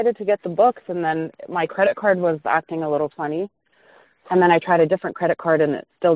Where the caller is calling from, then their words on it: Canada; I'm calling from Canada.